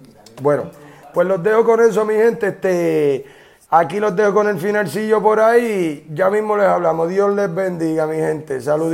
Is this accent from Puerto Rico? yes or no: yes; Puerto Rico; ahora mismo acabo de llegar a Puerto Rico, estoy en desempleado, soy un puertorriqueño más desempleado con ganas de superación.